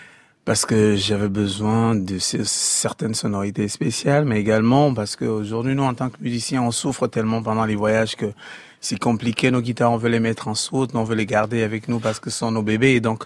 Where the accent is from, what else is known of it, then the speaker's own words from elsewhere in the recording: Cameroon; nous avons une part de responsabilité, nous, en tant que Camerounais aussi.